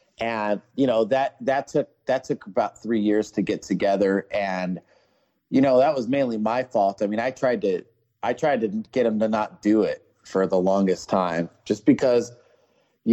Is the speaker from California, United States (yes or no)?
yes; Ventura, California, United States; I grew up in Southern California, Ventura to be exact.